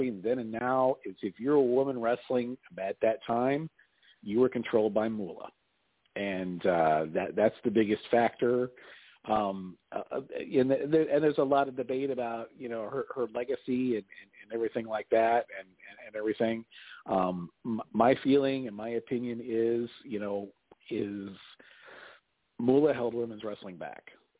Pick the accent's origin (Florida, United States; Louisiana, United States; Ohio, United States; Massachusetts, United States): Florida, United States; Miami; also born or lived in South Carolina / Houston; now in Louisville, United States; I was born in Miami, lived in Miami, South Carolina, Miami again, and Houston before moving to the Louisville, Kentucky area.